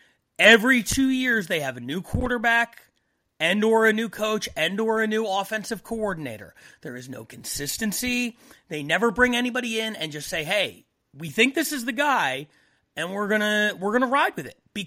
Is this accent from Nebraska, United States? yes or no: no; Philadelphia, Pennsylvania, United States; now in Los Angeles, United States; I grew up in Philly. 24 hours a day, 7 days a week, 365 days a year.